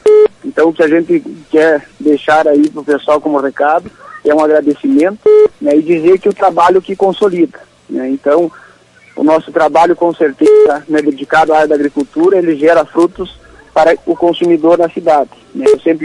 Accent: Lagoa Vermelha, Rio Grande do Sul, Brazil; não podia ser diferente aqui em Lagoa Vermelha, que é um município, né, que gosto de coração, né, minha terra natal.

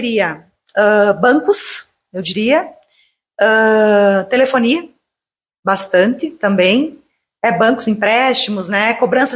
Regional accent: Lagoa Vermelha, Rio Grande do Sul, Brazil; Para mim é uma grande satisfação estar aqui em Lagoa Vermelha, né, minha cidade natal.

